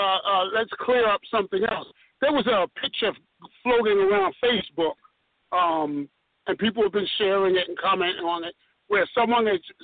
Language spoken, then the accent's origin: English; New York, United States; also born or lived in South Carolina; Now, me growing up, I grew up in South, primarily in New York, but spent a lot of time in South Carolina on farms